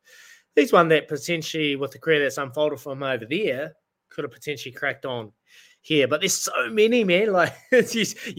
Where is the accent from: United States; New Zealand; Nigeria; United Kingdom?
New Zealand; I wanted to finish my career here and, you know, stay as a New Zealander playing solely in New Zealand.